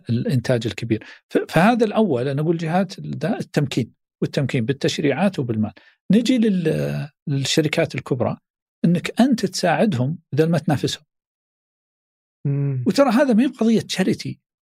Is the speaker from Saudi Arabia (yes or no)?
yes; Saudi Arabia; أنا الآن سعودي